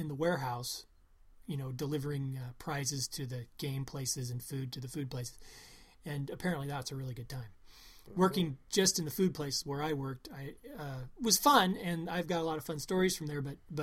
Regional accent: Melcher-Dallas, Iowa, United States; And a lot of other people from my hometown, Melcher Dallas, worked there.

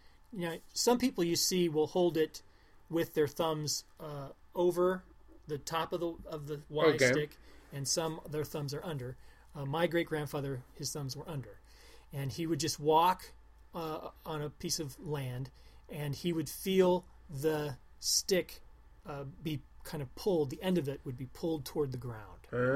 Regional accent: Iowa, United States; everybody already knows that I was born and raised in Iowa. I'm not actually from the hills myself.

